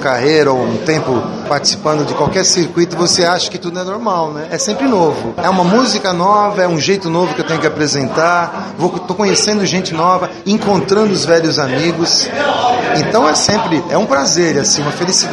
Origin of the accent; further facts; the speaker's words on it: São Paulo, Brazil; now in Gonçalves, Brazil; Como eu, paulista de coração mineiro, agora morando no sul de Minas.